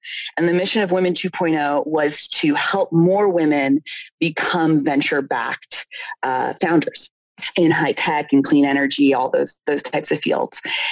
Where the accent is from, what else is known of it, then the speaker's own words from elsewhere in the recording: Canada; I'm Canadian.